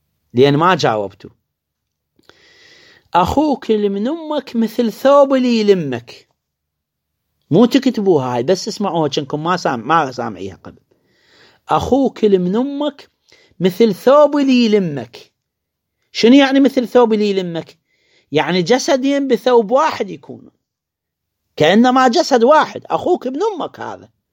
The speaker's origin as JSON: {"language": "Arabic", "country": "Iraq", "said": "عندنا بالعراق"}